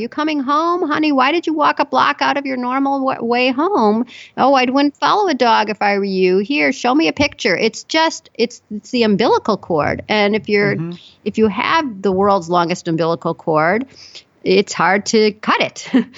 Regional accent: Chicago, Illinois, United States; Maybe it was freezing cold by those standards. I grew up in Chicago.

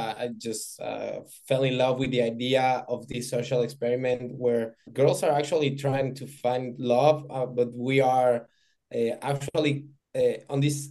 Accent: Mexico; I'm from Mexico

